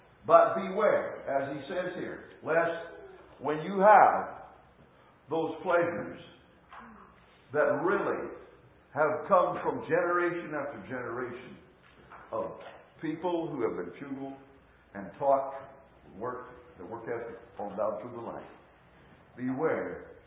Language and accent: English; United States; when we as an American people who have been so privileged by what we financially are able to have